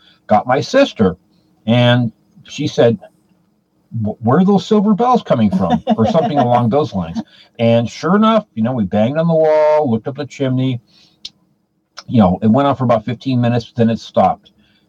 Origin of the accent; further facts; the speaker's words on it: United States; born there; I was born here in America, but anyway, so I grew up with that.